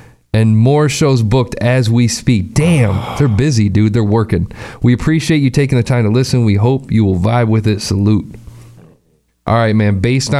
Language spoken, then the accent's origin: English; Boston, Massachusetts, United States; I'm from Boston, Massachusetts. Song title is … It stands for … I'm from Dorchester.